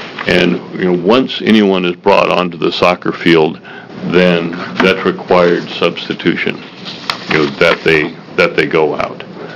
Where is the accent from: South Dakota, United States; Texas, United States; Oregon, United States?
Oregon, United States; Springfield; I'm from Springfield.